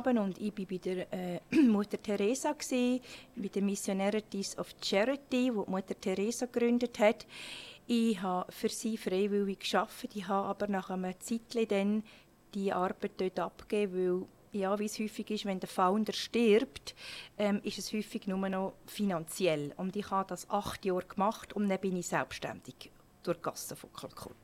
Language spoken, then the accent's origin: German; Switzerland; Ich komme aus der Schweiz